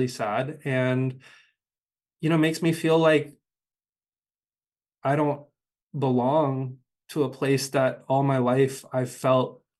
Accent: United States; I have immense privilege as an American citizen, being able to return to my home country

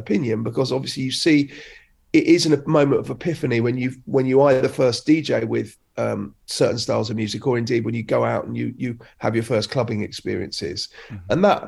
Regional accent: Crouch End, London, United Kingdom; I grew up in Crouch End in North London.

